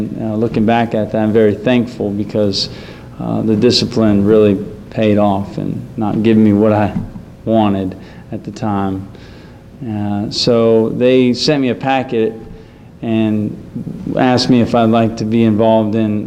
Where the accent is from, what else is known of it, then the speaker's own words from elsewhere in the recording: Titusville, Florida, United States; So I've been raised in a background of no religion. I'm originally from Titusville, Florida.